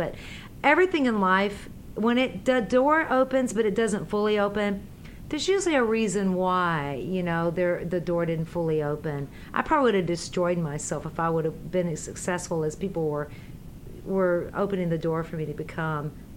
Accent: Kentucky, United States; born there; I was born in Kentucky

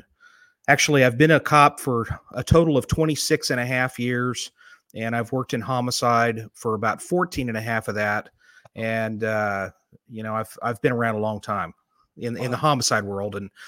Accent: California, United States; moved away; Well, I started out life in California when it wasn't quite as crazy as it is today. When we ended up moving from California in 1982, my father was a California high

